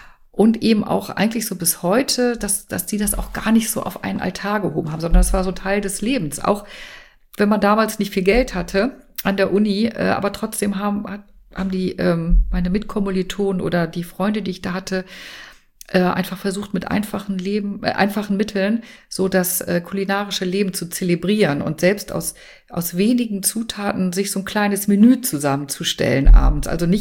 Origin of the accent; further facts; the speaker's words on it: Bremen, Germany; born there; ich bin gebürtige Bremerin, ist ja auch eigentlich eine berühmte Weinstadt